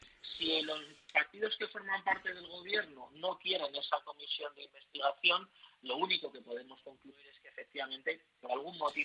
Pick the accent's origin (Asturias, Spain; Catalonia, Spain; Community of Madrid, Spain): Community of Madrid, Spain; yo creo que nos avergüenza a todos como madrileños